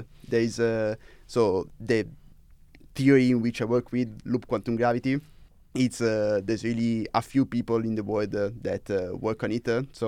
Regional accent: Italy; In Italy. I'm from Italy.

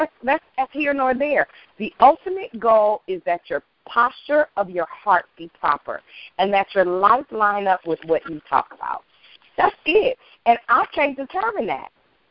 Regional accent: Richmond, United States; That's it. I'm from Richmond. Down. Down to the ground, baby.

